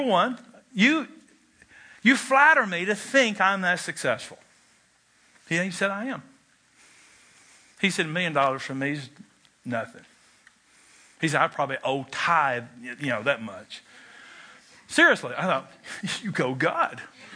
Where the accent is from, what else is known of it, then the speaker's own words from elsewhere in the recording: United States; I'm a Baptist from Barron County.